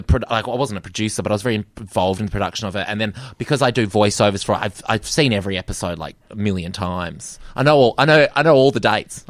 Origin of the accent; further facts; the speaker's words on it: Perth, Western Australia, Australia; also born or lived in Sydney; I am. Well, I was actually born in Sydney, but I grew up in Perth, so I'm very much a Perth boy.